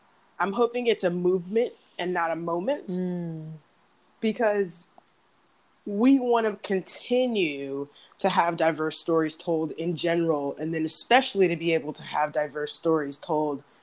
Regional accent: Arlington, Virginia, United States; also born or lived in San Diego; And I was born in San Diego, but grew up in Arlington, Virginia.

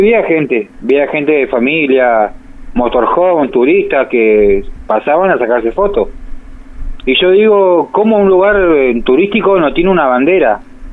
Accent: Argentina; Y yo calculo, como todo argentino, ¿no?

